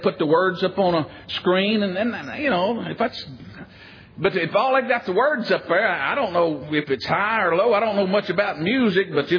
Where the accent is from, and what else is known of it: Alabama, United States